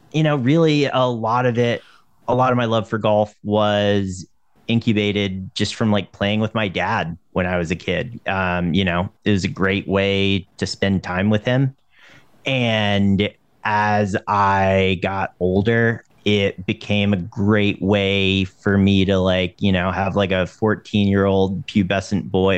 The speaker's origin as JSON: {"language": "English", "region": "North Carolina", "country": "United States", "tie": "born or raised there", "said": "I mean, you know, I grew up in Western North Carolina, which is just like crawling with golf courses."}